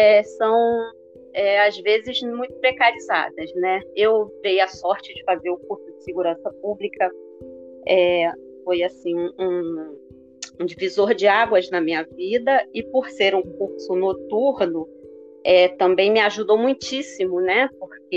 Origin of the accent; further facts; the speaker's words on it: Rio de Janeiro, Brazil; nascido em Santa Teresa e tenha crescido na Lapa.